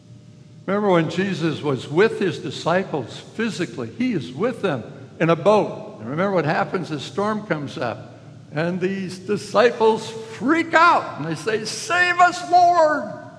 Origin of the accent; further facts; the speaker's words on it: Minnesota, United States; I grew up in Minnesota, just north of St. Paul, Minneapolis.